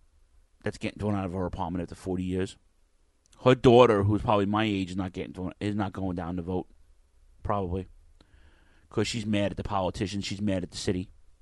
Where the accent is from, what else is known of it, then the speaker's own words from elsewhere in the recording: Queens, New York, United States; now in Staten Island, United States; I lived in Queens, I grew up in Queens and the Brooklyn border, I lived in Brooklyn, and now I live on Staten Island, okay?